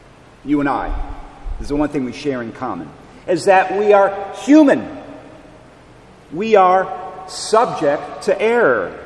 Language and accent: English; Cleveland, Ohio, United States; by my name you can tell that I'm from Cleveland. And this is actually my home parish. I was baptized back there.